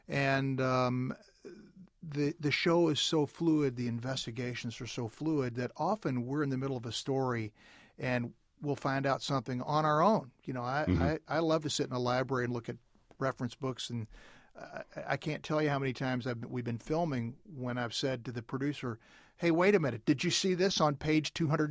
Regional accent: Louisville, Kentucky, United States; a childhood story that I kept that I repeatedly heard growing up in Louisville, Kentucky

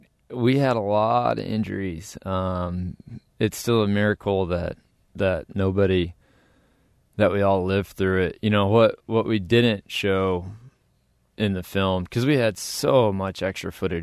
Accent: Texas, United States; I'm from Texas, and in Texas we don't really have a lot of access. It's about 96% private land.

